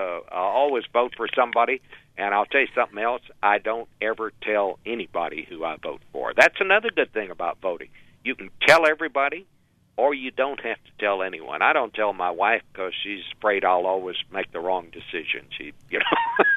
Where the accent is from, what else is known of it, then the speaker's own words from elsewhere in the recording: Texas, United States; you know, I come from Texas. I kind of like it when somebody who's not from the Northeast